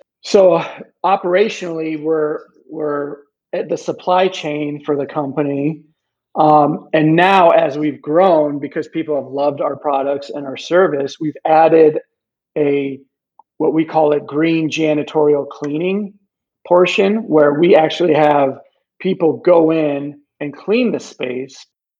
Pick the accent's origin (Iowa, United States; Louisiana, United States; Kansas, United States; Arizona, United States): Iowa, United States; Iowa City; Oh man, I grew up in Iowa City, so there's so many.